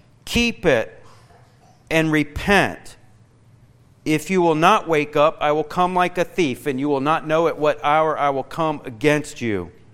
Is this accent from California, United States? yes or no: no; Kentucky, United States; I remind you, I am from Kentucky, which gives me confidence that alongside Paul, I say that I come without eloquent words